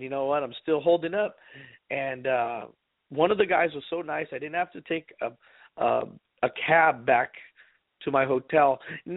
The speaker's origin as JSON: {"language": "English", "region": "California", "country": "United States", "said": "I'm from California. Where I'm from, you could wear a fleece sweater and you could get away with it anywhere you're at here in this wonderful state."}